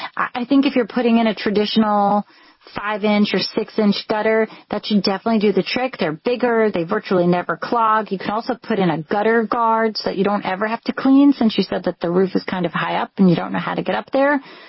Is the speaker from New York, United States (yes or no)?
yes; New York, United States; maybe it's just because, you know, I'm a New Yorker.